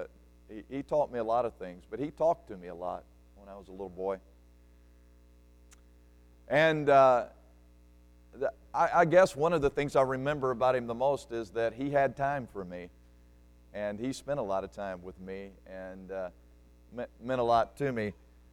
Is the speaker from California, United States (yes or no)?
no; Alabama, United States; I grew up in South Alabama, as I mentioned earlier.